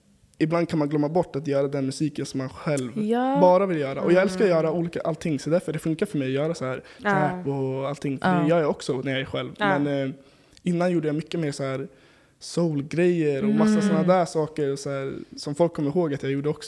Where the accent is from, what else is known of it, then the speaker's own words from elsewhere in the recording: Stockholm, Stockholm County, Sweden; jag är 19 år